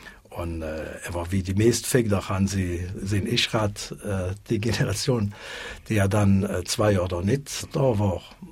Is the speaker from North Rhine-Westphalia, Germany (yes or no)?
yes; Solingen, North Rhine-Westphalia, Germany; born there; ich bin 62, ich bin in Solingen-Olix geboren.